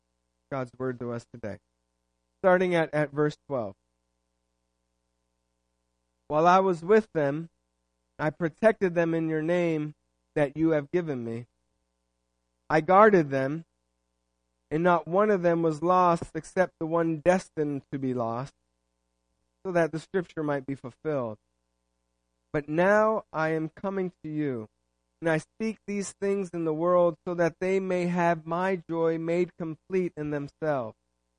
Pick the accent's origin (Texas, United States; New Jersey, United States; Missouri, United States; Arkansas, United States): New Jersey, United States; I think of growing up in New Jersey, Southern Jersey.